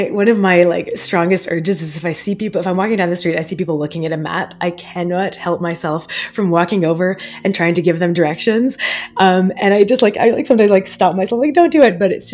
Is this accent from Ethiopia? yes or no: no; London, Ontario, Canada; also born or lived in Montreal; now I'm in my home in Treaty 13 territory in the west end of Toronto. I've lived here for the last 15 years or so after being in Montreal for about a decade and before then growing up in London, which is a neat place because there's so much nature around.